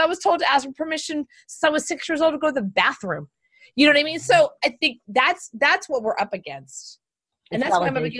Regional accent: Texas, United States; because I'm from Texas

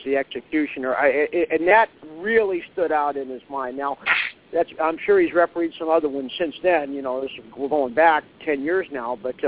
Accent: Akron, Ohio, United States; the one time I got to meet Steve was when he was here in my hometown in Akron back, I believe, 2004

